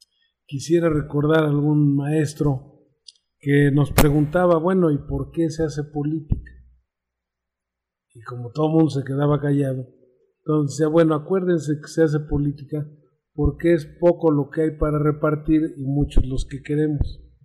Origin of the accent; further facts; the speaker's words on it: Mexico; eso es algo que hay que congratularnos como mexicanos. Hoy hacer política en México incluye a estas instituciones